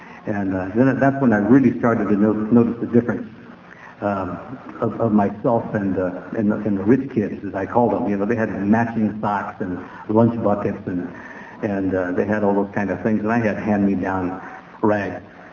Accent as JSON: {"language": "English", "town": "San Francisco", "region": "California", "country": "United States", "tie": "born or raised there", "also_born_or_lived": "Oakland", "said": "I'm a Bay Area boy. I was raised in Oakland and moved to San Francisco to Hunters Point when I was around 4."}